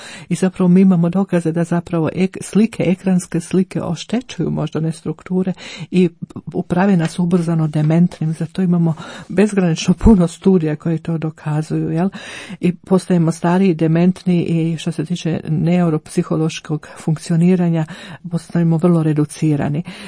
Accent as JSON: {"language": "Croatian", "country": "Croatia", "moved": "yes", "said": "Kod nas u Hrvatskom imamo specijalne dućane sa bosovom odjećom za djecu. Ja živim u zapadnom svijetu 21 godinu"}